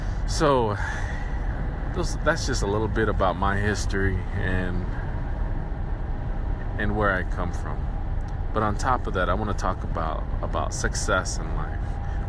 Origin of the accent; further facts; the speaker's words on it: Pine Ridge Reservation, South Dakota, United States; And born and raised on the Pine Ridge Reservation in South Dakota, into the Lakota culture. Lakota Sioux people is what most people know us by.